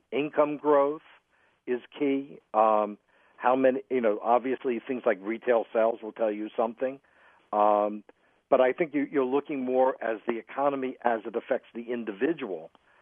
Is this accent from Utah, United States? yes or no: no; New York, United States; I mean, as a young boy growing up in New York, I remember watching Sixth Avenue